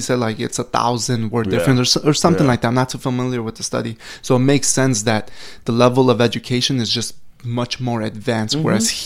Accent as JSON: {"language": "English", "town": "Chicago", "region": "Illinois", "country": "United States", "tie": "born or raised there", "also_born_or_lived": "Mexico", "said": "I grew up in Chicago. Like my childhood is in Chicago. I was raised here from 2 to about, I want to say, 12, 13 years old."}